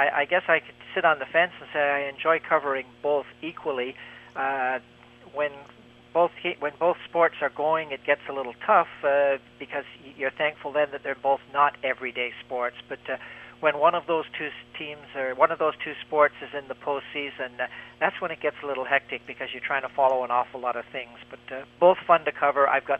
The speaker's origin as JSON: {"language": "English", "country": "Canada", "said": "I guess being a Canadian, you sort of get used to the hockey factor."}